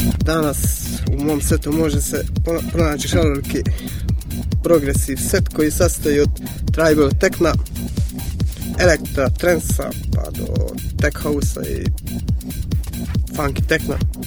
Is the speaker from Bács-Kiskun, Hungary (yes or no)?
yes; Kecskemét, Bács-Kiskun, Hungary; Croatian is a second language; now in Mostar, Bosnia and Herzegovina; dolazim iz Mađarske i iz Kečkeneta, blizu Budimpešte. Trenutno radim i živim u Mostaru